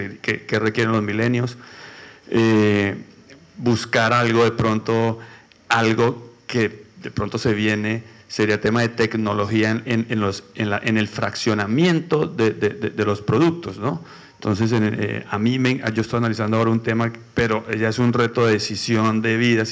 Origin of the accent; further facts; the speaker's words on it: Neiva, Huila, Colombia; así como yo soy de Neiva y Neiva está teniendo, y tengo proyectos allá y tengo ese reto y tengo crecimiento demográfico negativo y tengo proyectos en Neiva, Colombia.